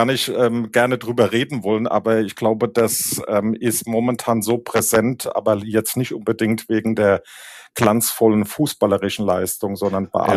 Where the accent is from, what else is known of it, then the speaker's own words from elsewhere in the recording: Kaiserslautern, Rhineland-Palatinate, Germany; now in Wiesbaden, Germany; Deswegen auch Wohnort in Wiesbaden, aber gebürtiger Pfälzer, in Kaiserslautern geboren und aufgewachsen und von daher sehr eng mit der Pfalz verbunden